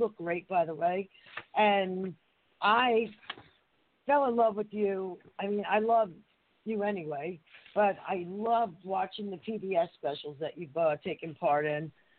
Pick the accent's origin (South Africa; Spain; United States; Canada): United States; Harrison, New Jersey; a few people want to use it as a town motto or school motto where I grew up in Harrison, New Jersey.